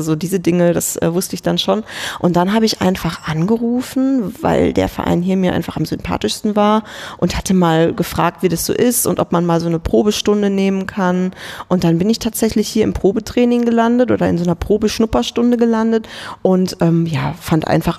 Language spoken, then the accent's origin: German; Kevelaer, North Rhine-Westphalia, Germany; ich war damals im Verein TC Grün-Weiß Keveler. Das ist der Ort, in dem ich geboren wurde, wo ich herkomme. Es ist am Niederrhein.